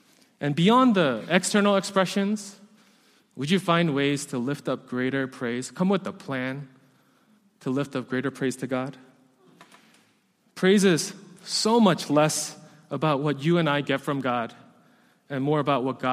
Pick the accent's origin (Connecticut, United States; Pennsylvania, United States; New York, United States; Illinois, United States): New York, United States; New York City; Like I mentioned before, I grew up in New York City, so I also grew up in the church.